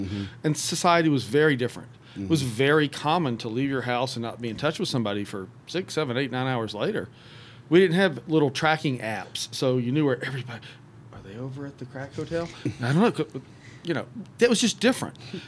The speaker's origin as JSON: {"language": "English", "town": "Atlanta", "region": "Georgia", "country": "United States", "tie": "born or raised there", "said": "So, look, I was born and raised actually in Atlanta itself. Grew up here in the metro area, lived all over the place."}